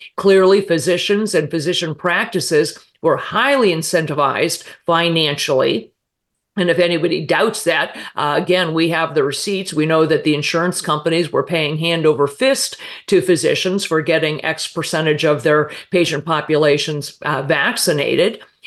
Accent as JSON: {"language": "English", "region": "Colorado", "country": "United States", "tie": "born or raised there", "said": "in the state of Colorado, my home state"}